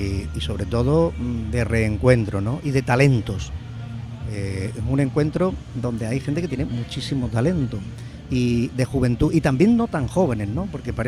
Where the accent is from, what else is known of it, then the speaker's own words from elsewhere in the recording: Dos Hermanas, Andalusia, Spain; que empezó en Dos Hermanas, en mi pueblo